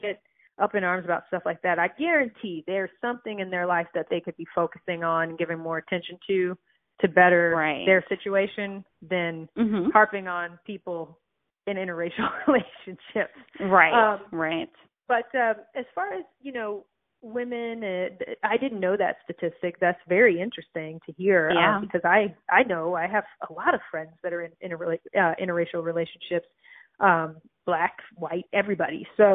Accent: Michigan, United States; born or raised there

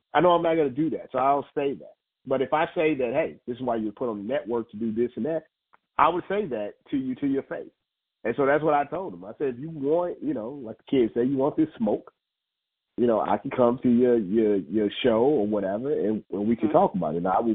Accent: St. Louis, Missouri, United States; I'm very much, you know, I'm from St. Louis. People do stuff like that.

